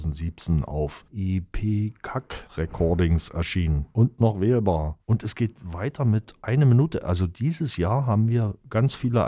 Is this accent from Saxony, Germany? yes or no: yes; Saxony, Germany; du weißt doch, ich bin Sachse, ich habe Probleme